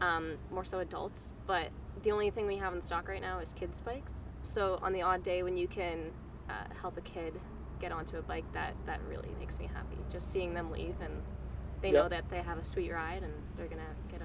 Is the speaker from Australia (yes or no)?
no; Keswick, Ontario, Canada; she grew up in Uxbridge and I grew up in Keswick, so she's more local to me than I guess some of the trails up north here.